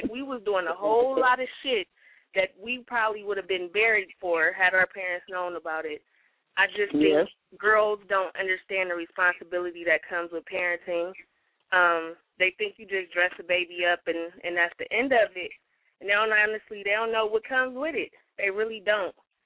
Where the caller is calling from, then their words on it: Cleveland, Ohio, United States; I'm calling from Cleveland, Ohio.